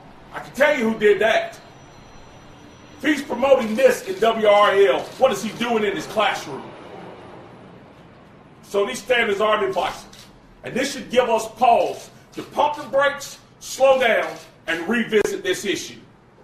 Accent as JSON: {"language": "English", "town": "Greensboro", "region": "North Carolina", "country": "United States", "tie": "born or raised there", "said": "celebrating February 1st down in my hometown of Greensboro"}